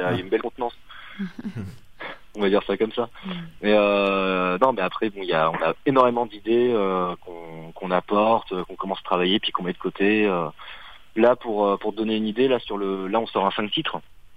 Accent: Lyon, Auvergne-Rhône-Alpes, France; On est de Lyon.

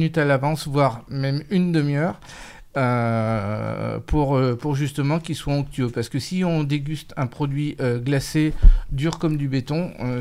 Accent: France; on n'est pas américain, on est français et on veut rester dans la plus pure tradition

